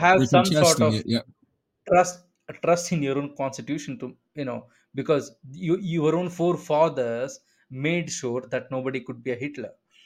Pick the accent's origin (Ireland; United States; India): India; And me as an Indian, I can say, no, you try to screw India.